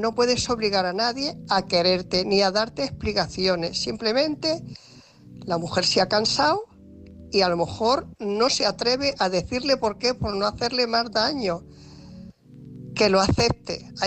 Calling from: Alicante, Valencian Community, Spain; de Alicante.

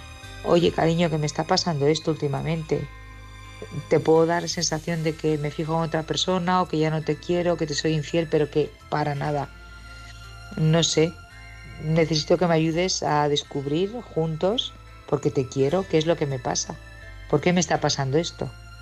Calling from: Barcelona, Catalonia, Spain; de Barcelona

